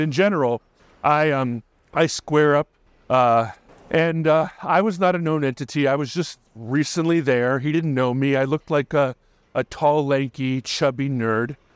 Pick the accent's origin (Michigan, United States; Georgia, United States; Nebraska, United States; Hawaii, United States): Hawaii, United States; So I grew up in Hawaii, and I was kind of a chubby white kid. And in Hawaii, we're called Haoles.